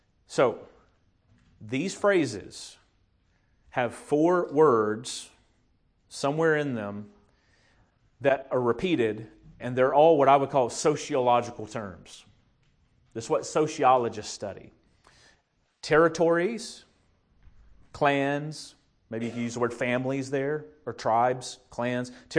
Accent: Tennessee, United States; I'm from the South here in Tennessee.

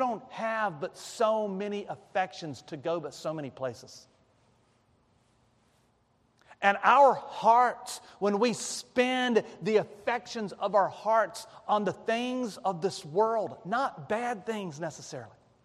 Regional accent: Knoxville, Tennessee, United States; born there; I was born in Tennessee. I was born up in Knoxville. That's where I was born.

